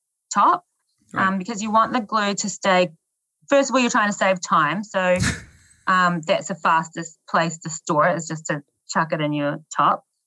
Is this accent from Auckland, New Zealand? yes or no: no; Dannevirke, Manawatū-Whanganui, New Zealand; In Dannevirke, which is a small town on the North Island.